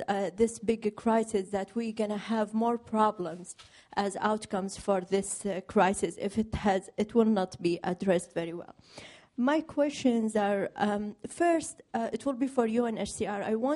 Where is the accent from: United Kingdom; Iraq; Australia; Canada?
Iraq; I'm from Fletcher School of Law and Diplomacy, and I'm Iraqi.